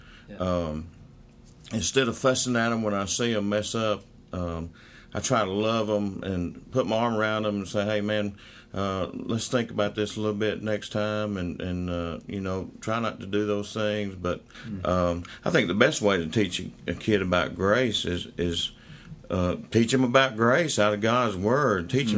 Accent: Birmingham, Alabama, United States; I was raised in Birmingham, Alabama, in the suburb of Birmingham, Pleasant Grove, Alabama.

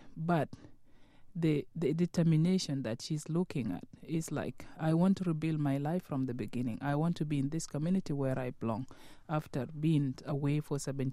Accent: Sudan; English is a second language; moved away as an adult; I came from Sudan in 1984 to join my husband. And we came from a different background, Sudanese women in our country. We go to school in Arabic

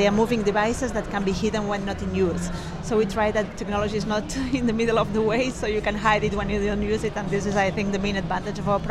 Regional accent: Barcelona, Catalonia, Spain; because we come from Barcelona, so we come from a long way.

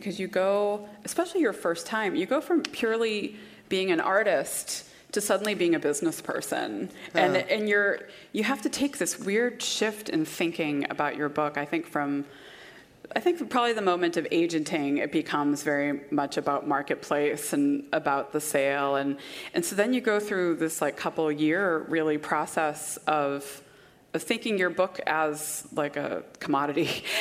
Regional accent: Boston, Massachusetts, United States; I'm very much a city person. I grew up in Boston area, never lived farther than 10 miles away from the city.

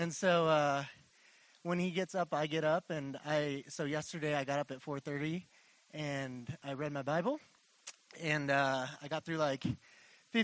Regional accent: Santa Claus, Indiana, United States; Hello, I am … from Santa Claus, Indiana.

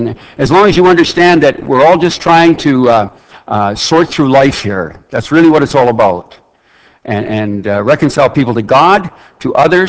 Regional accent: Saskatoon, Saskatchewan, Canada; I'm from Saskatoon, Saskatchewan.

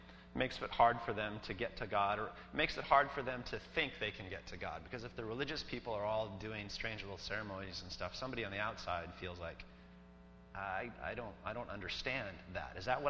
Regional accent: United States; So I go and I visit Cuba from time to time, and because I'm an American, occasionally Cubans will want to talk policy to me.

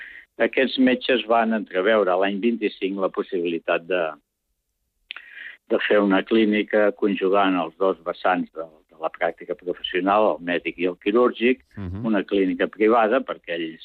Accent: Manresa, Catalonia, Spain; jo soc manresà

